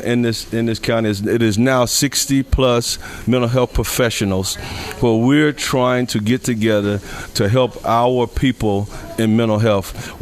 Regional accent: Rock Hill, South Carolina, United States; born and raised in Rock Hill, South Carolina.

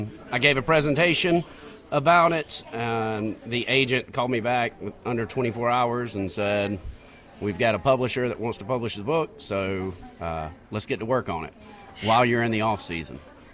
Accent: Rock Hill, South Carolina, United States; Born and raised in Rock Hill, small business owner. Met my wife for 23 years here in Rock Hill, raised our kids. I'm a homer, as they would say.

